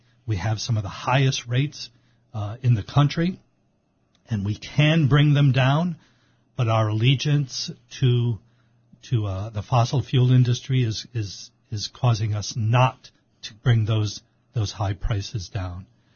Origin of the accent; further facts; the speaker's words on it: Providence, Rhode Island, United States; I grew up in Providence, in what's now known as the North End of Providence. It was a community of Portuguese, Italian, and Irish community, many of them immigrants, many of them first generation to this country